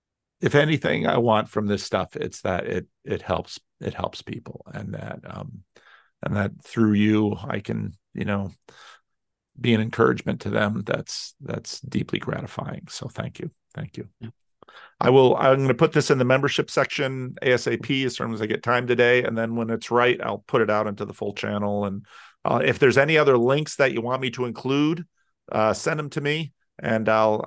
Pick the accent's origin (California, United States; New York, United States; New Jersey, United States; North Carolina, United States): New Jersey, United States; I grew up in New Jersey with a lot of Italians.